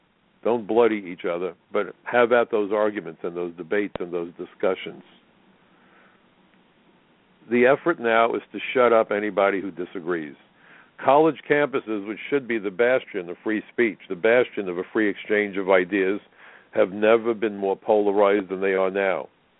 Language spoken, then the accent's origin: English; United States; I'm registered as a Democrat, but first and foremost I'm an American